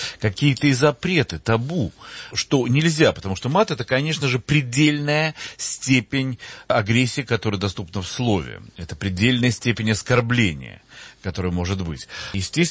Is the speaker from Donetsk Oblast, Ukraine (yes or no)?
no; Odesa, Odesa Oblast, Ukraine; я все-таки на рабочих окраинах вырос, потому что у нас, вот я вырос в Одессе, правда, Одесса не совсем Украина, конечно